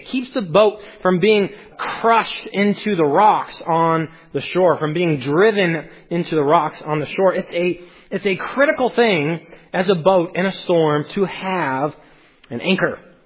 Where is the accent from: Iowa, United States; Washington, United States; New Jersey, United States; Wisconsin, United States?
Iowa, United States; I think growing up in Iowa probably has something to do with that.